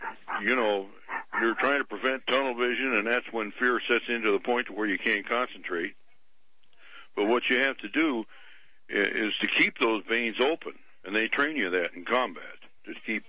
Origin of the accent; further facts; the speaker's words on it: Canton, Ohio, United States; Yeah, I'm from Ohio. I live in Canton, Ohio.